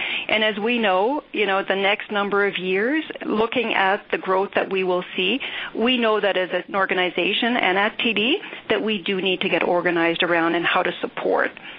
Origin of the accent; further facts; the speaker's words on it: Manitoba, Canada; A bit of my background is I'm originally from Manitoba, and my background is Métis.